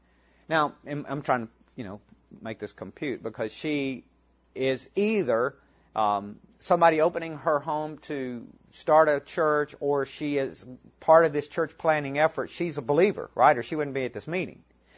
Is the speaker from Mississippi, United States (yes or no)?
yes; Mississippi, United States; and we're originally from Mississippi. You can probably tell by the accent.